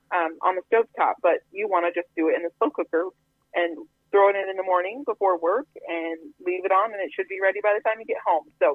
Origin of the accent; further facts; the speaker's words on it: Clarinda, Iowa, United States; You know, I grew up in Southwest Iowa. I'm from Clarinda. So this job was kind of a coming back home sort of thing for me.